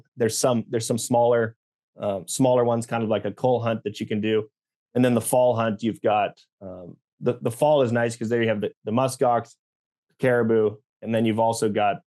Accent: Alaska, United States; Growing up in Alaska, it's very similar to Alaska in many ways

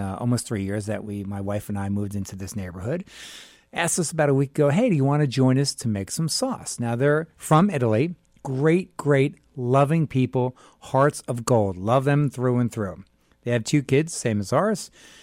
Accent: Ireland; So I'm an Irish guy.

